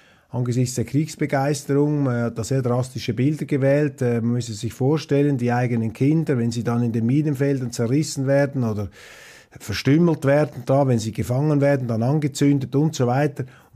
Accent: Switzerland; Auf der anderen Seite muss ich jetzt aus Schweizer Sicht hinzufügen, als Schweizer

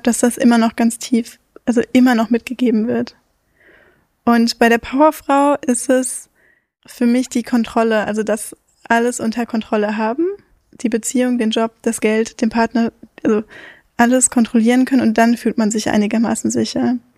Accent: West Germany, Germany; und ich bin jetzt in Westdeutschland aufgewachsen

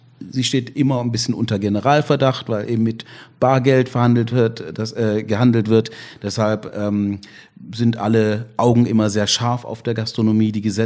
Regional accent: Stuttgart, Baden-Württemberg, Germany; also born or lived in Ghana; now in Essen, Germany; Ich bin in Stuttgart aufgewachsen, in Ghana geboren. über Umwege in Essen gelandet

